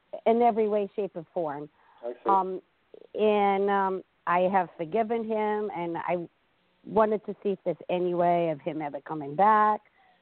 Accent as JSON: {"language": "English", "region": "Rhode Island", "country": "United States", "said": "Rhode Island."}